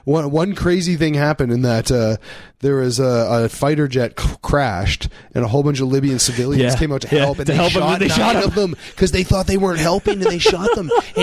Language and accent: English; Canada; and we're Canadian, so we identify ourselves as bashing Americans.